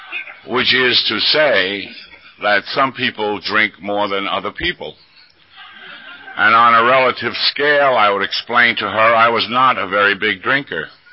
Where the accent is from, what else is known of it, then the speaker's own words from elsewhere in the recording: Bronx, New York, United States; Now, even though I grew up in the Bronx, I understood the theory of commuting.